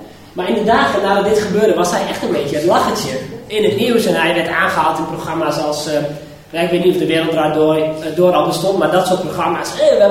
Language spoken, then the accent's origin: Dutch; Netherlands; En bij het schaatsen zijn wij als Nederlanders altijd succesvol en daar zijn we trots op